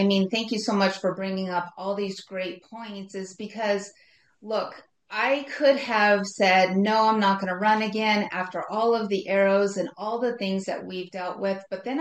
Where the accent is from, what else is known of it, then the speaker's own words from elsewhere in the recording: Colorado, United States; I mean, I was from the Western Slope, a very rural community. And within my rural community, I know what it takes to get things done